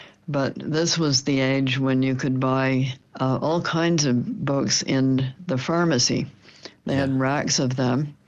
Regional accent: Canada; It was easy for me as a Canadian to go across to East Berlin, which we did.

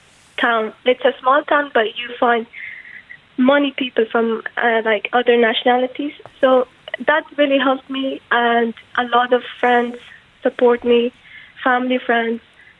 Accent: Afghanistan; English is a second language; moved away as an adult; now in Ireland; I'm from Afghanistan, so I moved from Afghanistan 3 years ago, and I'm in direct provision from last 2 years.

